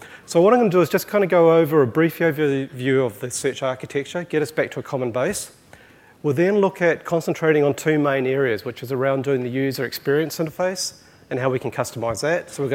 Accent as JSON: {"language": "English", "region": "Auckland", "country": "New Zealand", "said": "I am a Kiwi, so I'm a true blue Kiwi. In fact, I'm actually an Aucklander, so one of the few Aucklanders that are here."}